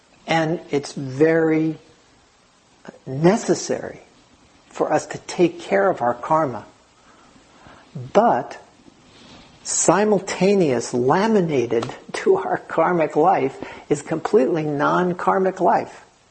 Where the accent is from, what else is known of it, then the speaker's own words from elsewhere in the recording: New York City, New York, United States; I was born and raised in New York City, Eastern European Jews. I wasn't born in Australia in the 17th century or someplace else, some other time.